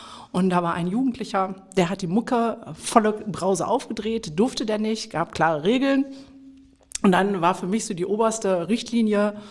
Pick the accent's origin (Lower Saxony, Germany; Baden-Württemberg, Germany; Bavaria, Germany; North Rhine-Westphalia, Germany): North Rhine-Westphalia, Germany; Mülheim an der Ruhr; wir kommen beide aus dem Pott, weil wir sind ja hier in Mülheim, in meiner Heimatstadt. Ja. Hier bin ich groß geworden